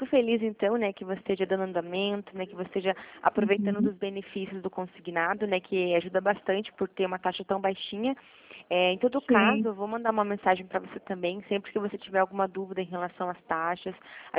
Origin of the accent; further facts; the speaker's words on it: Curitiba, Paraná, Brazil; Sou aqui de Curitiba